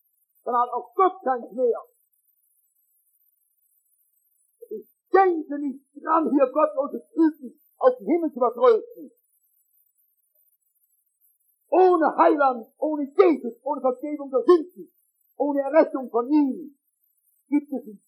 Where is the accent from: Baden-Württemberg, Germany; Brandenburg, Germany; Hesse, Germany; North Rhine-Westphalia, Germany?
North Rhine-Westphalia, Germany; verzeihen Sie, ich bin aus dem Ruhrgebiet